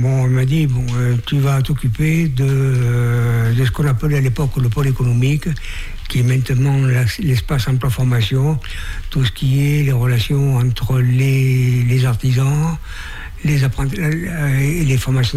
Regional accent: Nouvelle-Aquitaine, France; accent: Périgord; now in Chalon, France; Alors, je suis chalandais depuis 35 ans. Ouais, et j'ai pas perdu mon accent du Périgord.

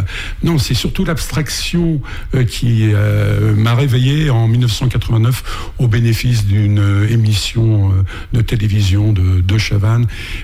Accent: Paris, Île-de-France, France; born there; je suis né à Paris dans le 18e

